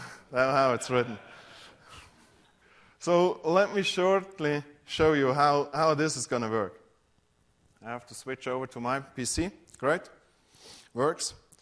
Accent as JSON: {"language": "English", "country": "Switzerland", "said": "But as I said, I'm from Switzerland."}